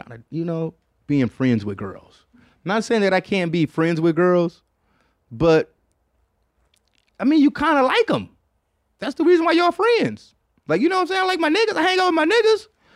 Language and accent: English; São Paulo, Brazil; I'm from Sao Paulo, Brazil. Have you ever been to South America? Any stories about us third world people?